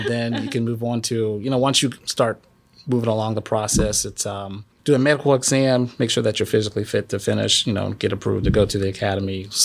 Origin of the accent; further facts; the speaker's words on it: Maryland, United States; I came from Maryland, so definitely a culture shock.